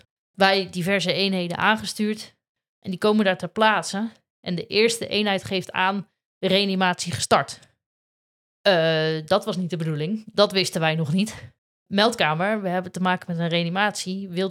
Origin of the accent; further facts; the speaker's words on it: Zeeland, Netherlands; ik ben geboren en getogen in Zeeland. Dus ik kom van origine niet uit Limburg.